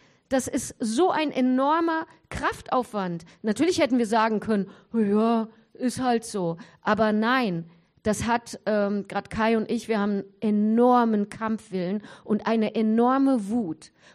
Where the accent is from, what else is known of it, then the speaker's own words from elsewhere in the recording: Hesse, Germany; wir kommen ja aus Mittelhessen